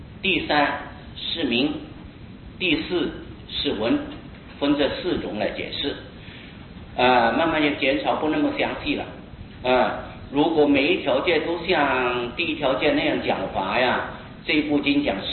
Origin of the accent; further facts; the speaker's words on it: China; 我们中国人呢与菩萨瑞藏无缘啊